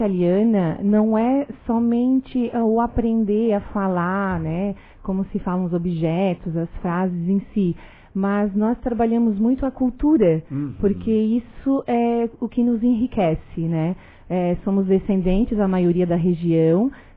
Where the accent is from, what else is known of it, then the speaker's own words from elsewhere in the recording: Criciúma, Santa Catarina, Brazil; Eu sou natural de Criciúma, minha família é de Cocal, mas tanto por parte de mãe e pai, os dois são descendentes italianos. Ambos de Longarone, né?